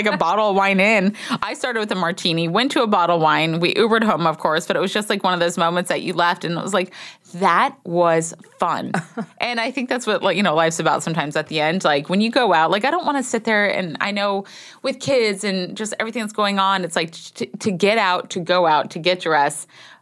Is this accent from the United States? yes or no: yes; Texas, United States; I'm like, I'm sorry, sugar, I'm from Texas.